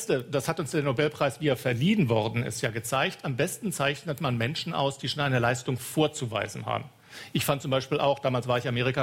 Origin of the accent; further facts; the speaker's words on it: Baden-Württemberg, Germany; ich komme aus dem Schwarzwald.